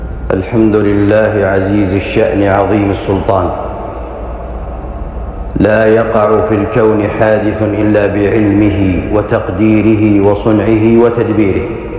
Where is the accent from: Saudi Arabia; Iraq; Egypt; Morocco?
Saudi Arabia; إن بلادنا المملكة العربية السعودية